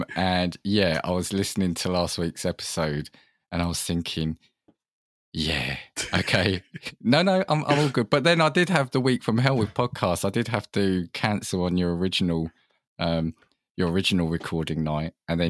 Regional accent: East of England, United Kingdom; No, I'm from the Hertfordshire-Bedfordshire border.

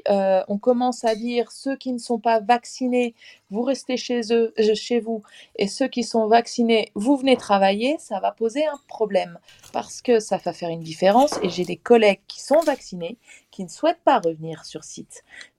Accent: Paris, Île-de-France, France; je suis parisienne.

